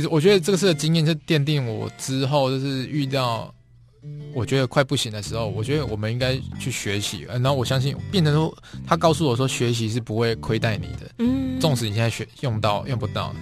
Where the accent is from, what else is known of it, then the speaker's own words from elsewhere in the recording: Tainan, Taiwan; 因为我是台南的可以上南一中啊南二中那样子